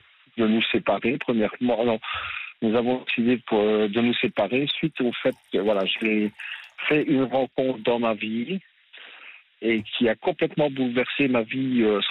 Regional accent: Liège, Wallonia, Belgium; en tant que liégeois, c'est une des caractéristiques un peu de la population ici

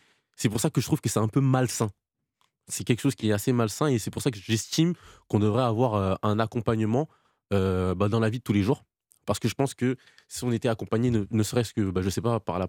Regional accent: Bois-Colombes, Île-de-France, France; Moi, je viens de Bois-Colombes.

